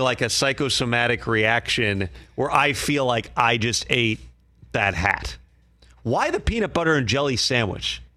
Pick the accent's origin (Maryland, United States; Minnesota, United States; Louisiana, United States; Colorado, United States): Minnesota, United States; Minneapolis; also born or lived in Wisconsin; I'm from Minneapolis.